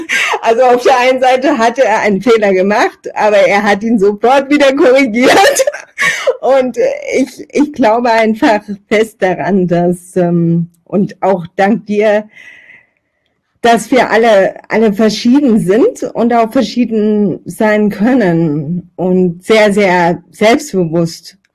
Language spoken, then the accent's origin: German; Meerane, Saxony, Germany; Ich bin in Merane geboren, das liegt quasi in Italien, tatsächlich aber in Sachsen bei Chemnitz und Zwickau. Ich habe dort eine sehr, sehr schöne Kindheit verbracht